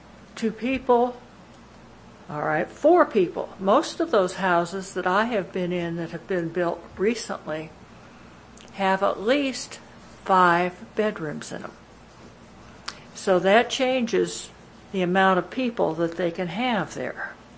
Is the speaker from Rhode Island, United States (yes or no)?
no; Big Bear Park, California, United States; I'm from Big Bear Park, which is right next to the area.